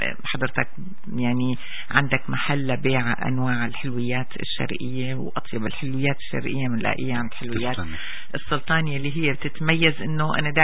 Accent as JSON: {"language": "Arabic", "country": "Syria", "said": "أخباري دائما أنا من سوريا"}